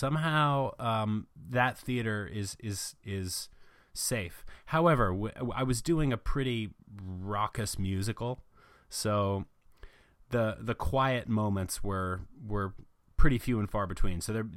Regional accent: Fort Lauderdale, Florida, United States; also born or lived in North Carolina; Yeah, I was born in North Carolina, but I spent the really early formative years living down in Southern Florida. My family lived in Fort Lauderdale

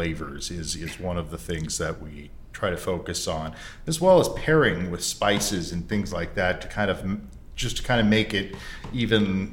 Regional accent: Portland, United States; I'm from Portland as well. So, I mean, it really, it just resonates with me.

